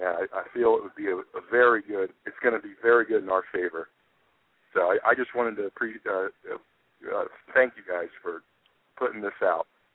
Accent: Largo, Florida, United States; I'm from Largo, Florida.

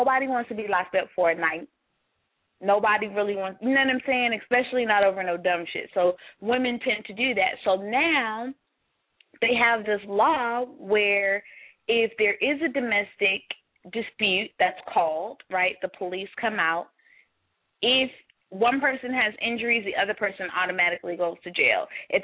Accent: Inglewood, California, United States; But growing up, like, I grew up in Inglewood, right? I'm from California.

